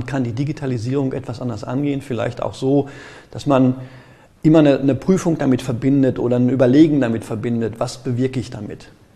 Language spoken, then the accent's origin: German; Gelsenkirchen, North Rhine-Westphalia, Germany; Ich komme aus Gelsenkirchen, da merke ich das.